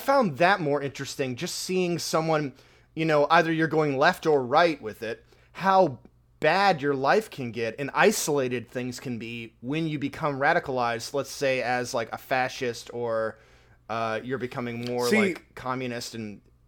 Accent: United States; But yeah, as it stands, we're both American. We're here. We live in a democracy.

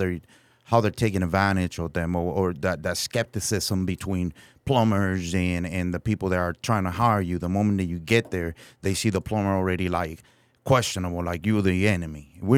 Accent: Bayamon, Puerto Rico; English is a second language; now in United States; I am from Puerto Rico, actually a little town. It's called Bayamon in Puerto Rico in the Caribbean.

